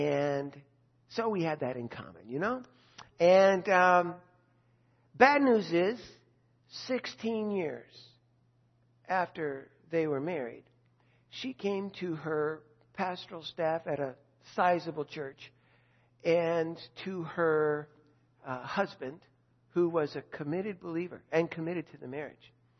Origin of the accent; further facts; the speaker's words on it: Ireland; I'll just be a fool until the day I die because I'm Irish and I have a temper.